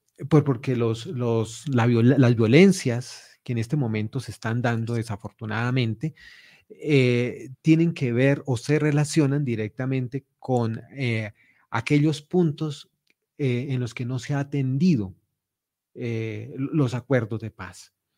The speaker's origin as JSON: {"language": "Spanish", "country": "Colombia", "said": "nosotros como sociedad colombiana"}